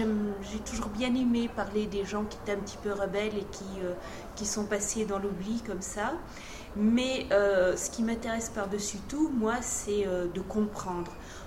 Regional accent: Vittel, Grand Est, France; born there; est le département où je vis maintenant, alors que je suis née, contrairement à Élise, je suis née dans l'eau, puisque je suis née à Vittel.

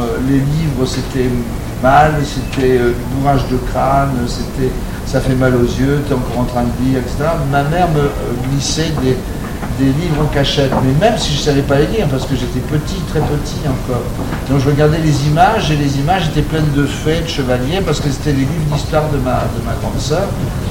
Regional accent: Grand Est, France; born there; Je suis né dans les Ardennes, et les Ardennes, c'est vrai que c'est une immense forêt et qui est pleine de légendes.

